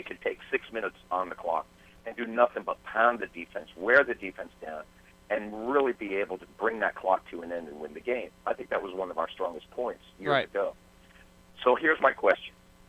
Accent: Manhattan, New York, United States; now in Charleston, United States; I grew up in Manhattan. I was born and raised on the Upper West Side, 97th of Broadway.

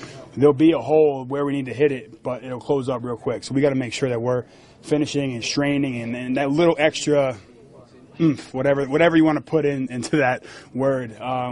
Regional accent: Philadelphia, Pennsylvania, United States; Philly, to be honest. I mean, I'm from there, and every time I go back there, I don't get treated right for my hometown.

